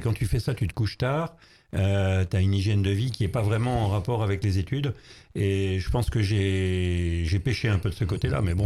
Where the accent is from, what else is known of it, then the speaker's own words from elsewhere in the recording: Comines, Hauts-de-France, France; born there; Moi, je suis né en France à la maternité. Je suis le seul de ma famille à être né à la maternité.